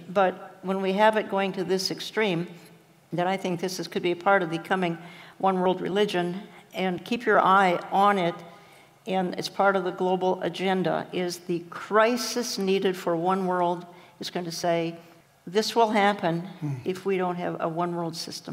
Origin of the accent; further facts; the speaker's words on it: Minneapolis, Minnesota, United States; Wish it were true, because I come from Minneapolis.